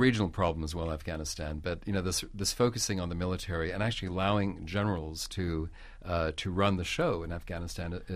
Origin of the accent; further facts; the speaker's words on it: New York, United States; now in Geneva, Switzerland; I'm based in Geneva. I'm originally actually from New York, but I was one of these mongrels, you know, living in different parts of the world. No, I'm based in Geneva